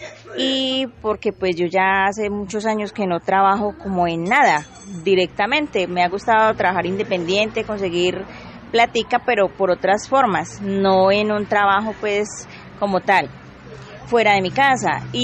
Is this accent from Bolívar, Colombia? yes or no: no; Riosucio, Caldas, Colombia; born there; now in Quindío, Colombia; yo llevo más de 30 años en el departamento del Quindío, pero soy nacida en Río Sucio, Caldas.